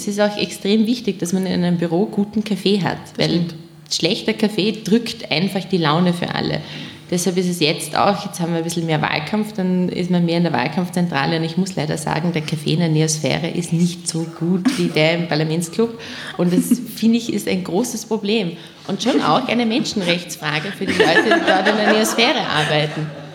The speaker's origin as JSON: {"language": "German", "town": "Nenzing", "region": "Vorarlberg", "country": "Austria", "tie": "born or raised there", "said": "Wir sind zwar im Land aufgewachsen und sagen wir es mal so, in Nenzing in Österreich, in Vorarlberg, da ist alles irgendwie sehr ordentlich. Meistens alle katholisch"}